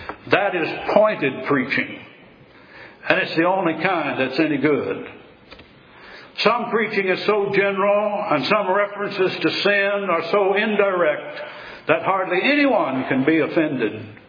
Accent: Missouri, United States; born there; I was born near Springfield, Missouri, in 1941. Grew up in a baseball family with my dad playing professional baseball for some 16 years.

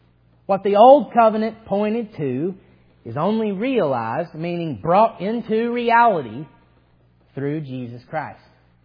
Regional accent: the South, United States; I'm from the South, forgive me.

